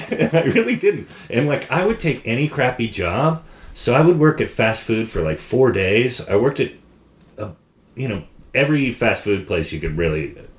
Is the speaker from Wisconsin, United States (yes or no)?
no; Sonoma, California, United States; born or raised there